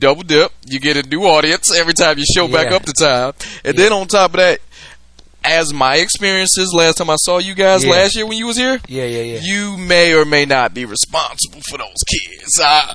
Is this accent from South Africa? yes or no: no; Detroit, Michigan, United States; I'm from Detroit, but okay.